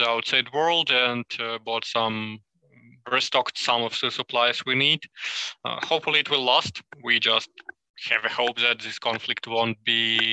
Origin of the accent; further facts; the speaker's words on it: Ukraine; English is a second language; We've never been treated differently because we are from Ukraine.